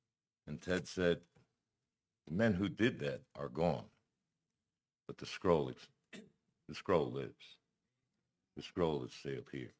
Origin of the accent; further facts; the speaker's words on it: New York, United States; he's from Texas and I'm from New York.